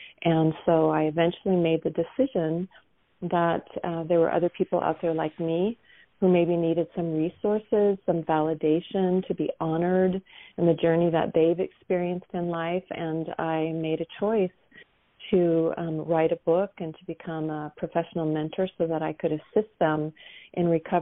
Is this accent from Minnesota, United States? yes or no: yes; Minnesota, United States; and I grew up in Minnesota and we went to Valley Fair, which was a theme park